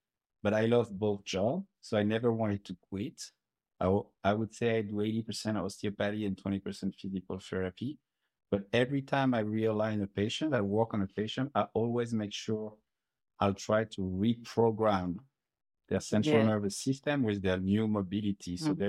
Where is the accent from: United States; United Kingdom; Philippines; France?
France; English is a second language; from growing up in France